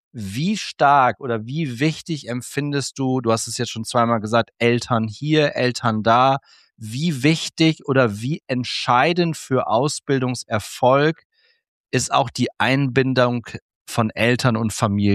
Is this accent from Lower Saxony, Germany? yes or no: yes; Lower Saxony, Germany; seit der 5. Klasse, das war bei uns in Niedersachsen Orientierungsstufe damals